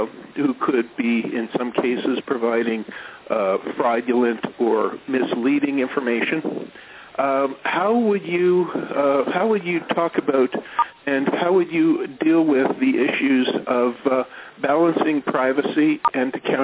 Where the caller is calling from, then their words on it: Toronto, Ontario, Canada; I'm calling from Toronto, Canada.